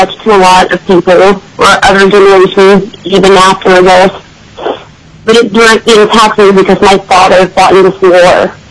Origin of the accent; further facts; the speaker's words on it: United States; Now, I am an American, and if we are what we say we are, we provide liberty, freedom, and justice for all.